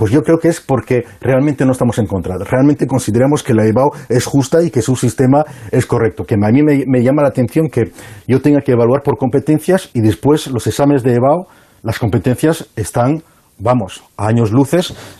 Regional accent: Paris, Île-de-France, France; Mira, yo me crié en París, ¿no? En Francia

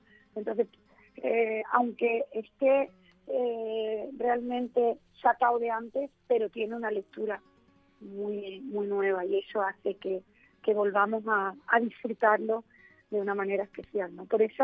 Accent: Cádiz, Andalusia, Spain; la verdad que somos muchos gaditanos

